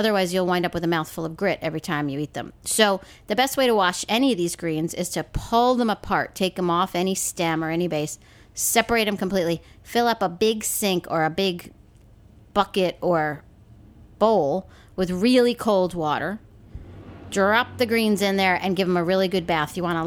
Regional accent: New York, United States; Now, growing up in New York, I had never really eaten collard greens.

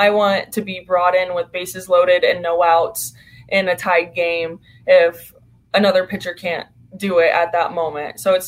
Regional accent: California, United States; I'm from California, but okay.

